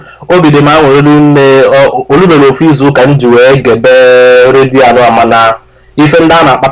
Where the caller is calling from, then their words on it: Stockholm, Stockholm County, Sweden; I'm calling from Stockholm.